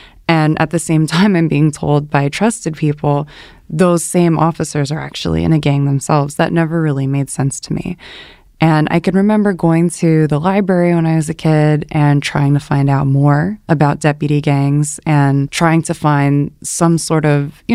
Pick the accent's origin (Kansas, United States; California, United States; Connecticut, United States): California, United States; Los Angeles; I grew up in the Los Angeles area, and ever since I was a little kid, I heard about deputy gangs from older children on the playground